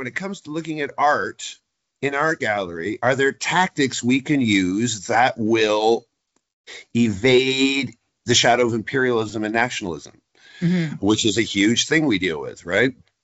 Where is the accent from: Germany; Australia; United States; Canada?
Canada; It's especially true because we're Canadian that there is an effort to be extra polite.